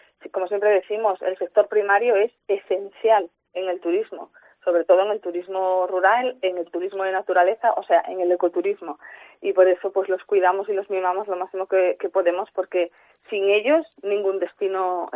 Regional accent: Fuentes del Narcea, Asturias, Spain; aquí en Fuentes del Narcea, que es de donde yo soy

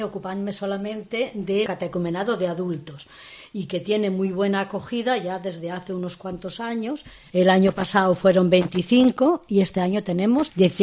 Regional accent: Almuña, Asturias, Spain; Primero en mi pueblo, que era Almuña, y luego formando parte de la catequesis de la parroquia.

